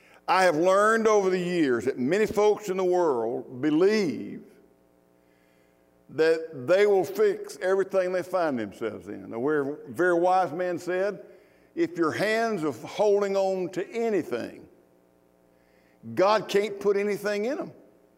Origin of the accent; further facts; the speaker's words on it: Mississippi, United States; I was raised in the South, in Mississippi, where we raised a bunch of good old boys.